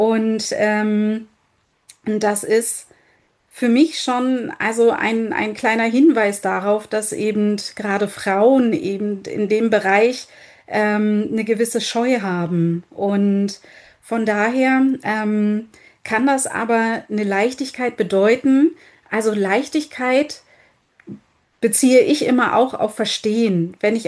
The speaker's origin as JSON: {"language": "German", "country": "Germany", "said": "ich komme ja aus Deutschland"}